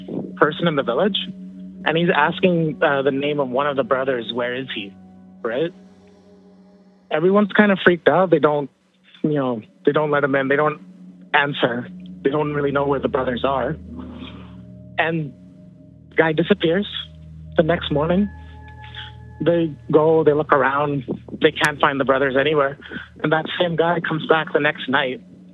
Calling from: Surrey, British Columbia, Canada; I'm calling from Surrey, BC, actually.

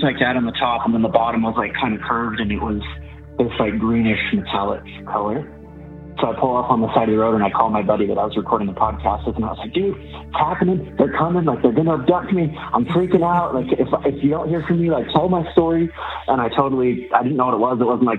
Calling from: Utah, United States; calling from Utah.

